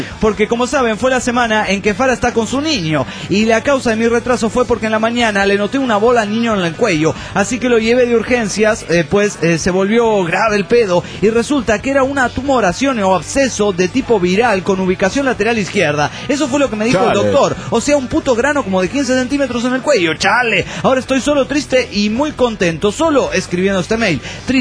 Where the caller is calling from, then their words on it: Mexico City, Mexico; del DF mexicano.